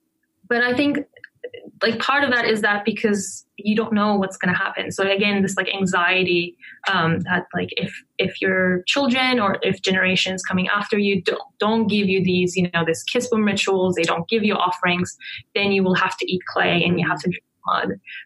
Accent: Antalya, Turkey; So some of them, I think the ones from Karataş, which is actually really close to my hometown, Antalya

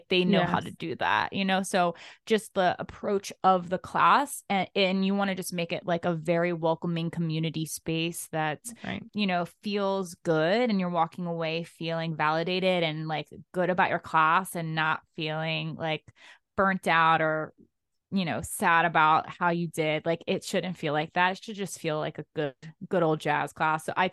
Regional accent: Maryland, United States; We grew up actually in Maryland together and we teach on Revel now together.

